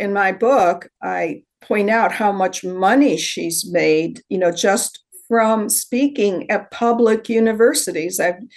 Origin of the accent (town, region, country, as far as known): the North, United States; born or raised there